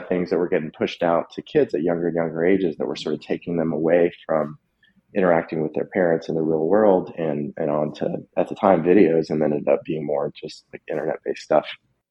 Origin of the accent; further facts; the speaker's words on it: Lexington, United States; I grew up in Lexington, as I said. I was very much of a play in the dirt kid. I mean, every day I could possibly go outside, I did. And, you know, I lived in the suburbs.